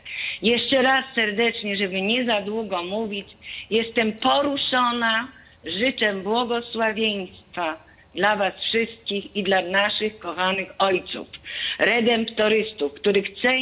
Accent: Masovian Voivodeship, Poland; Jestem z okolic podwarszawskich, przysłuchuję się tej audycji.

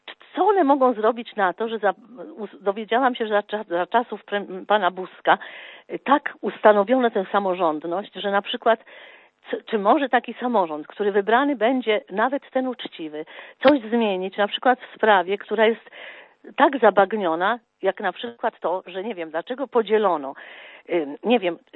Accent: Warsaw, Masovian Voivodeship, Poland; jestem z Warszawy

